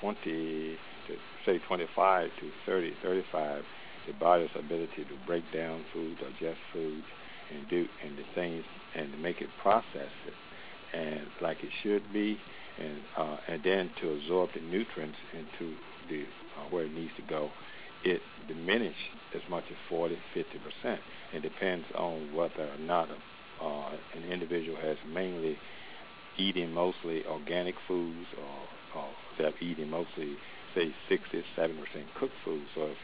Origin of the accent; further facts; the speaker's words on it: Lynchburg, Virginia, United States; Oh, I'm from Lynchburg, Virginia.